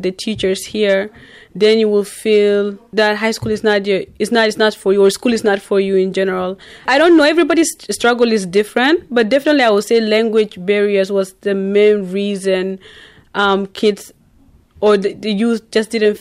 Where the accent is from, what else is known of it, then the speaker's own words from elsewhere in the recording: Sudan; now in Canada; I'm not at that time a Canadian. Well, now I'm a Canadian citizen, but my background is Sudanese, and that's my identity, right?